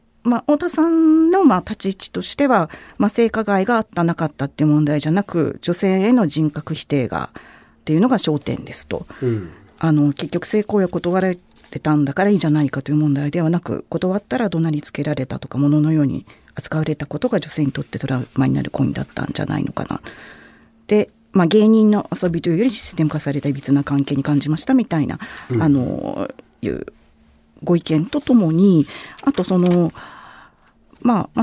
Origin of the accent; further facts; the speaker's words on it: Tokyo, Japan; こんなに私たち東京の人間が関西弁って喋ってなかったんですよね。